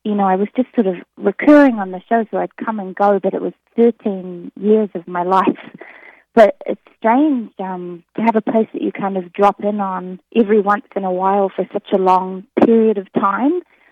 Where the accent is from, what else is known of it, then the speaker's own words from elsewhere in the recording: New Zealand; I'm from New Zealand, so I can handle a lot of rain because it never stops raining in New Zealand.